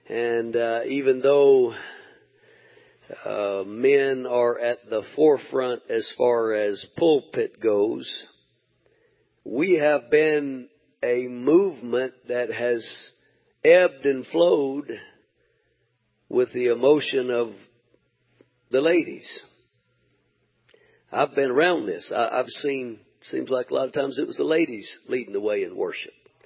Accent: Mississippi, United States; I didn't have a credit card, and I was from Mississippi, so.

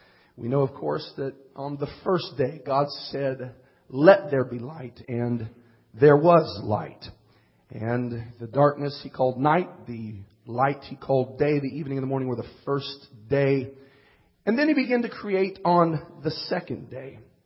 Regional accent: California, United States; Now, I'm from Southern California. We barely know what rain is.

